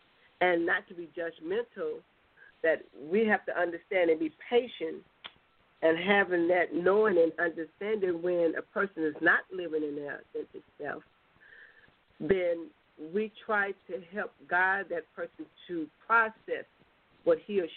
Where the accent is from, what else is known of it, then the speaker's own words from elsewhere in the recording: United States; we as American people, we really have to look out what's going on.